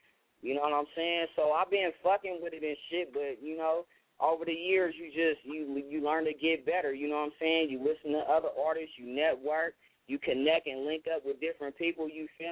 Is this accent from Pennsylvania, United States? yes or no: no; Sacramento, California, United States; I'm from Sacramento. I'm a king, so I didn't want to say